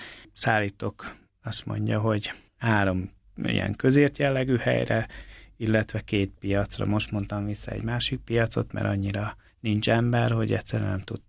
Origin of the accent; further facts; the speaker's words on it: Hungary; Hát én azért magyar vagyok, tehát én szeretnék itthon boldogulni, szeretem a hazámat.